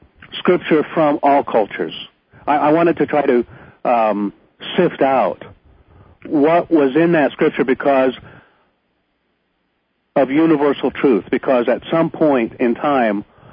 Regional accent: Midwest, United States; And so, you know, growing up in the Midwest, what's a boy to do?

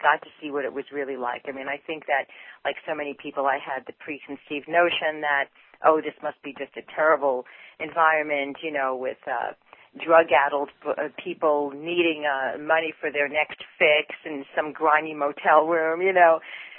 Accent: New York City, New York, United States; moved away as an adult; now in San Francisco, United States; I'm originally from New York, and I came to San Francisco in about 1972 after spending a bit of time in college, art college, and then regular college, majoring in psychology.

